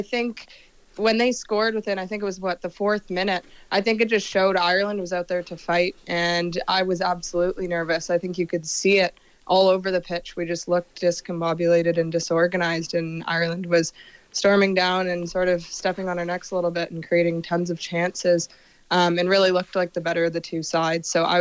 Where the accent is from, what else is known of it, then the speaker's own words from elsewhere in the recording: Canada; I think obviously yesterday was, for me as a Canadian, a scary first half anyways.